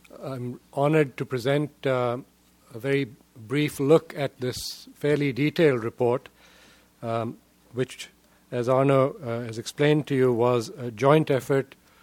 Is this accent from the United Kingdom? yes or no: no; Pakistan; it was interesting for me to concentrate on this, not just as a Pakistani